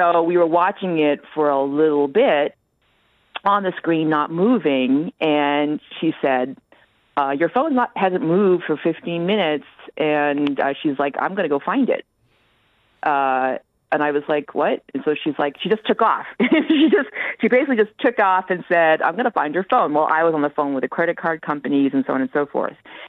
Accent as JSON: {"language": "English", "country": "United States", "said": "So as an American tourist, I was walking with my friend and."}